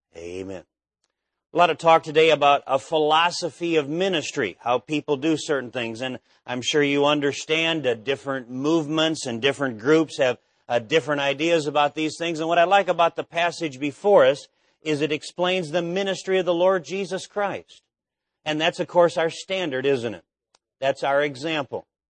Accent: Minnesota, United States; now in Nebraska, United States; but the winters are a lot better than they are in Minnesota, where I grew up

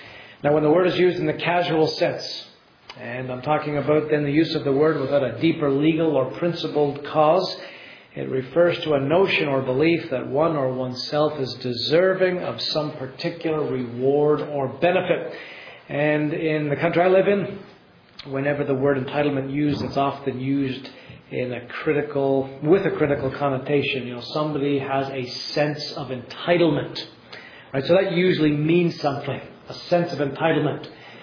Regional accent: Canada; I'm a Canadian

